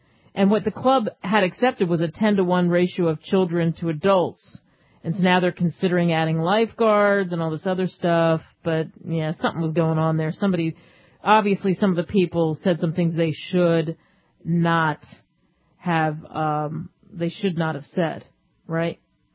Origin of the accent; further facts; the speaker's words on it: Philadelphia, Pennsylvania, United States; This story got a lot of headlines from my hometown, Philadelphia.